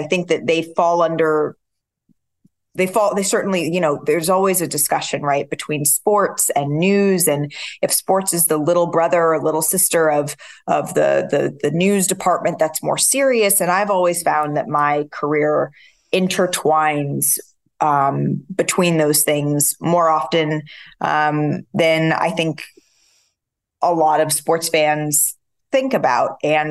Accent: West Coast, United States; now in New York, United States; I had grown up on the West Coast, so New York was my Hollywood.

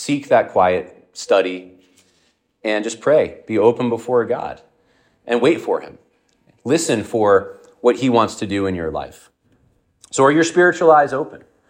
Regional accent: New York, United States; I've been growing up in New York. I've never seen anything like this.

